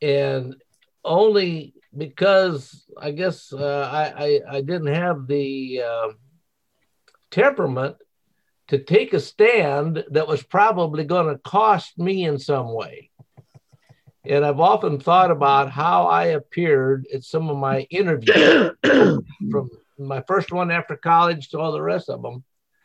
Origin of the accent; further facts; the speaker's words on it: Iowa, United States; But even though I was raised in Central Iowa, which is really white